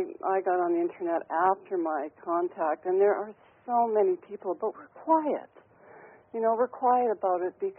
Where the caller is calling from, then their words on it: British Columbia, Canada; from British Columbia.